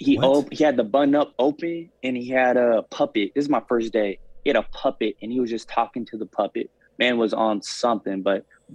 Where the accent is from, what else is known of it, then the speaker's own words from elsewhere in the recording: Portland, Oregon, United States; I lived in Portland in the Northeast side, I was more, I guess you could say, comfortable